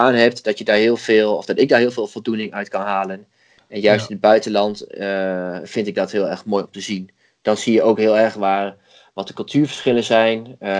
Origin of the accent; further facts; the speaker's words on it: Wierden, Overijssel, Netherlands; Ik kom uit Wierden. Op dit moment ben ik 24 jaar.